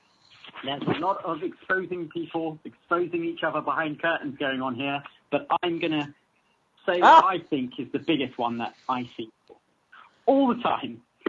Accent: London, United Kingdom; No, I am from London, England. It's great to be here.

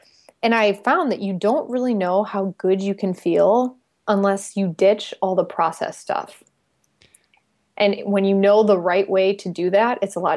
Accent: Chicago, Illinois, United States; I'm from Chicago. That's what we do.

